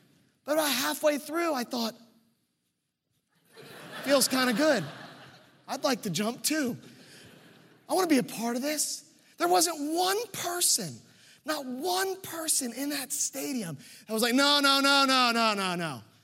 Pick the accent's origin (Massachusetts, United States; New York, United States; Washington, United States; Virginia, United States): Virginia, United States; I got to do something that I'd always wanted to do growing up in Virginia, but never had done before.